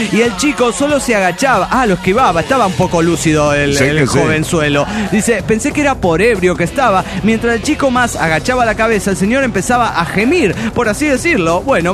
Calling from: Mexico City, Mexico; del DF mexicano

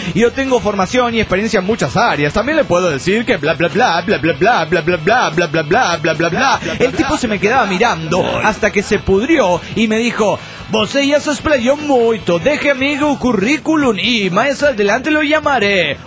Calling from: Argentina; de Argentina.

